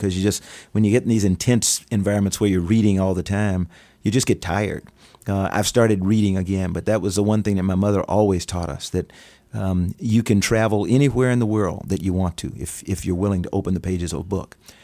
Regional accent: South Carolina, United States; I never dreamed of being an astronaut when I was a child growing up in South Carolina.

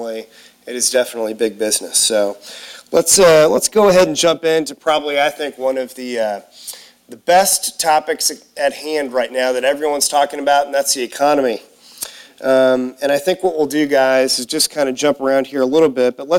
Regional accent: St. Louis, Missouri, United States; I grew up in St. Louis, Missouri. It's a huge baseball town.

